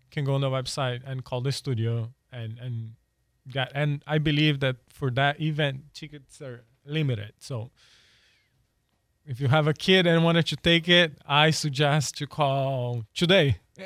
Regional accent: Brazil; English is a second language; now in United States; I have been all over the U.S. already, And I'm from Brazil originally

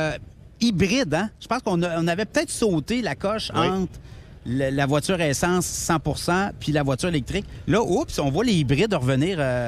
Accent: Quebec City, Quebec, Canada; Moi, je viens de Québec, là.

